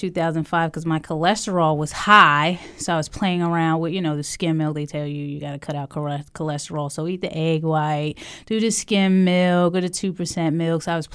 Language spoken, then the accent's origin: English; Bronx, New York, United States; also born or lived in Manhattan; I'm actually from New York. I was born in Lower East Side Manhattan and raised in the Bronx, the South Bronx.